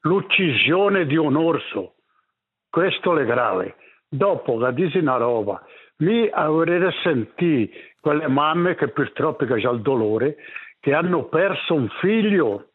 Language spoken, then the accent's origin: Italian; Ticino, Switzerland; mi parli come ticinese, come allevatore, come agricoltore, come membro di una società contro i lupi.